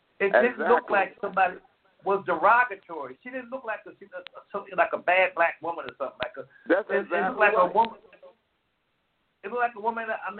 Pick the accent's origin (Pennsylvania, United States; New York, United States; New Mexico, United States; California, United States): Pennsylvania, United States; Philadelphia; born there; I was born in Philadelphia in 1948. As a young boy, everything was geared toward you becoming a man